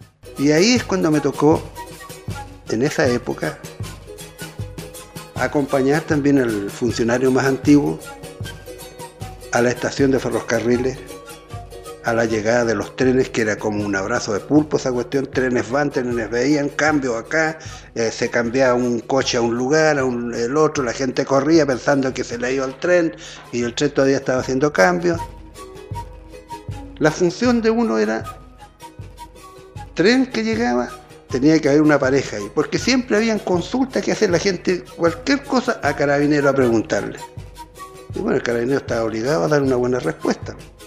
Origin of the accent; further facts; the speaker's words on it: Valdivia, Los Ríos, Chile; porque yo, como digo, me crié en Valdivia.